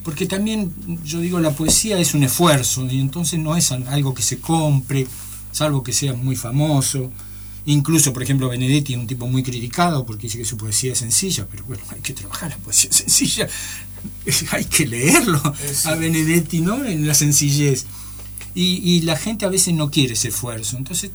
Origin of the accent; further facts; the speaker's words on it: Rosario, Santa Fe, Argentina; moved away; yo soy rosarino